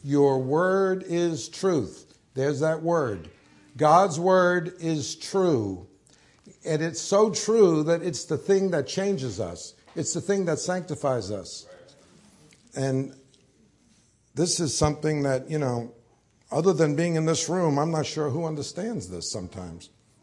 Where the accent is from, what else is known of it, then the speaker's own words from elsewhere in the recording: New York, United States; And I grew up in New York.